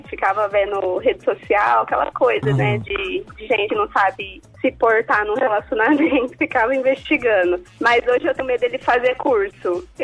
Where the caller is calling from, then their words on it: Ribeirão Preto, São Paulo, Brazil; Eu falo de Ribeirão Preto, São Paulo.